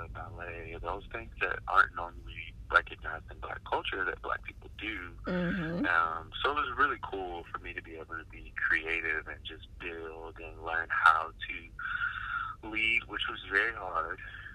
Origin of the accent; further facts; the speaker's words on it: Oakland, California, United States; also born or lived in Dallas; It was actually a culture shock because I grew up in Oakland, so I was still a city boy, and then Dallas was kind of a city